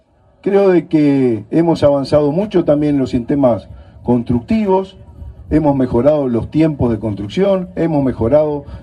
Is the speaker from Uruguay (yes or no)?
yes; Uruguay; eso marca a lo que somos los uruguayos.